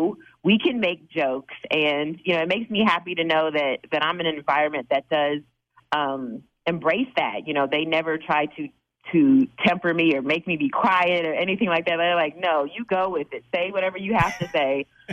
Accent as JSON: {"language": "English", "region": "Kentucky", "country": "United States", "said": "And I'm from Kentucky. They say pop there, too."}